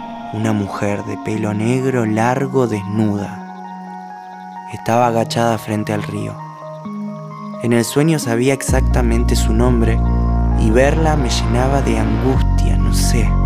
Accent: Avellaneda, Buenos Aires Province, Argentina; now in Buenos Aires, Argentina; Sí, soy de Avellaneda en realidad, pero me mudé para estudiar cuando terminé el colegio y no volví más.

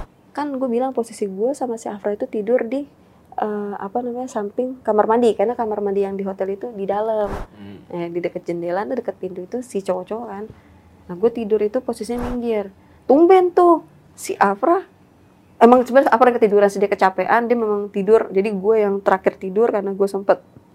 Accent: Jakarta, Indonesia; accent: Jakarta; mungkin karena logat gue sama si Afra ini kan agak ke Jakarta, balik lagi lebih ke Jakarta banget, jadi ya, oh orang Jakarta

